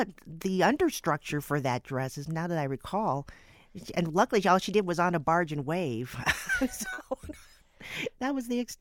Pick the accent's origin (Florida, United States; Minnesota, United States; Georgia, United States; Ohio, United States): Ohio, United States; Akron; Came back to Ohio. I'm from Akron.